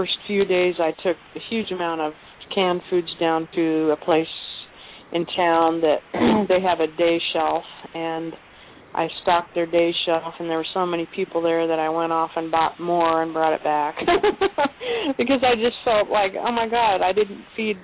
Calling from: Kansas, United States; I'm calling from Kansas.

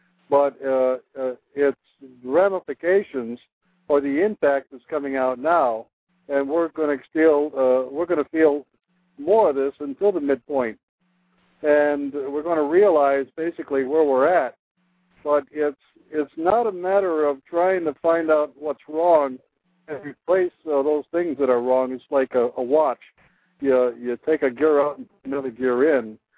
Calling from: New York, United States; Upstate New York.

